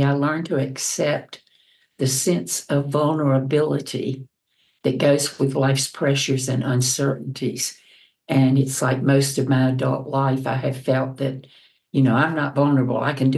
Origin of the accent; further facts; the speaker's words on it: United States; I'm an American, and there is a lot of uncertainty in this country right now.